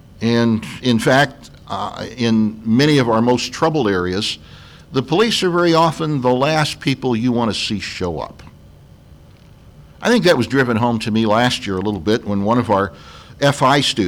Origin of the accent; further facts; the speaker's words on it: St. Louis, Missouri, United States; I grew up in the St. Louis area, so was familiar with what the area was like.